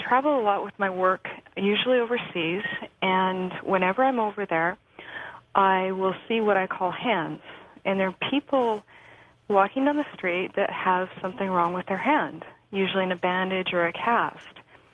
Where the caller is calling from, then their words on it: Vancouver, British Columbia, Canada; from Vancouver.